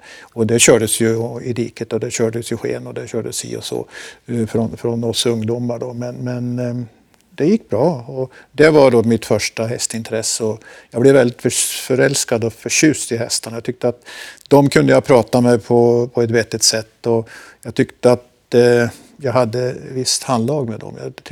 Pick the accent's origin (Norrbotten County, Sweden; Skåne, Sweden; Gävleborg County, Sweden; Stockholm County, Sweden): Gävleborg County, Sweden; Forsa; Jag kommer från en liten by i Hälsingland som heter Forsa.